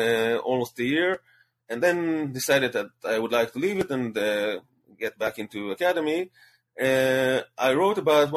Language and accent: English; Bnei Brak, Central District, Israel; I grew up in Bnei Brak, which is the capital, so to speak, of the Haredi, Haredi Jews in Israel.